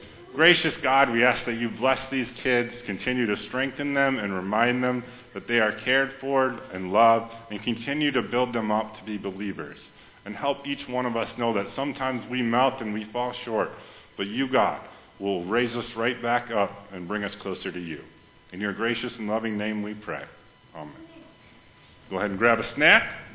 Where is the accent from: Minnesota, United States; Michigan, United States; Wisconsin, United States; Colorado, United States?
Wisconsin, United States; So I thought, since I'm from Wisconsin, we love snow.